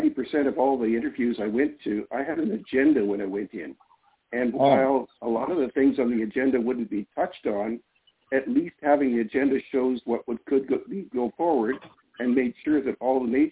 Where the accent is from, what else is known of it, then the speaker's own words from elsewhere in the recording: Canada; Hi, I'm from Canada here.